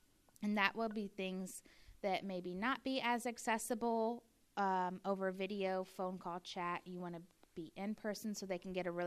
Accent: Peoria, United States; I'm from Peoria. I live in Peoria.

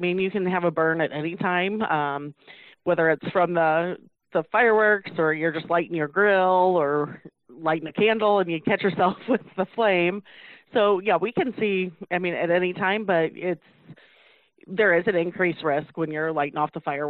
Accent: Brimfield, Illinois, United States; I was born and raised in Brimfield. I moved to Peoria for short amount of time after graduating high school, and then ended up finding my way back to Brumfield, back in that hometown atmosphere.

